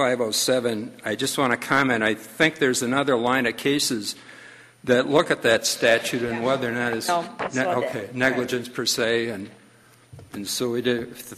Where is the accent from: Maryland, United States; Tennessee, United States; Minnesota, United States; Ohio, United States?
Minnesota, United States; I'm from Minnesota. We drink a little bit less over there than Wisconsin.